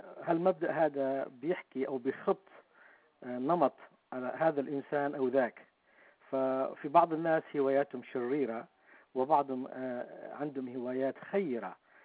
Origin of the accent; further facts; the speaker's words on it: Lebanon; now in Michigan, United States; لبناني متزوج، عندي 3 أولاد، ساكن في ميشيغان